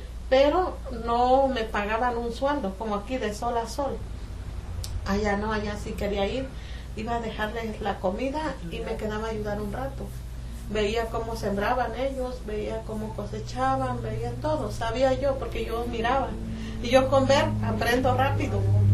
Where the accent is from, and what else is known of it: Mexico; born or raised there